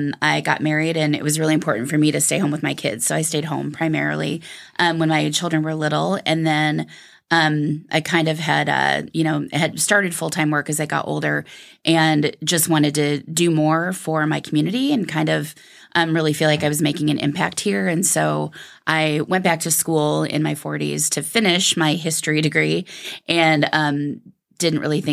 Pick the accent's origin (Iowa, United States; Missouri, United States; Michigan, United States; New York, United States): Iowa, United States; Iowa City; So I'm from Iowa City. I was born and raised here.